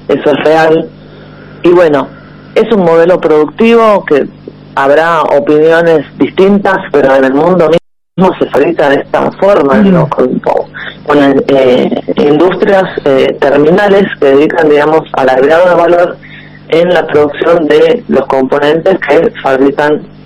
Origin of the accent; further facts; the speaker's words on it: Tucumán, Argentina; now in Tierra del Fuego, Argentina; yo de verdad soy tucumana, pero estoy hace más de 15 años acá en Tierra del Fuego